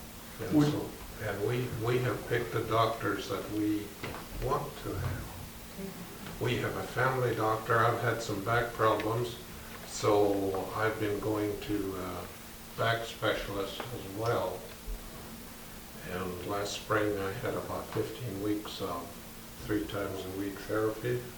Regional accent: United States; now in Canada; I'm an American citizen living in Canada.

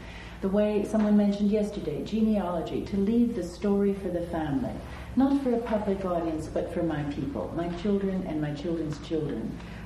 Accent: Edmonton, Alberta, Canada; from Edmonton, Alberta

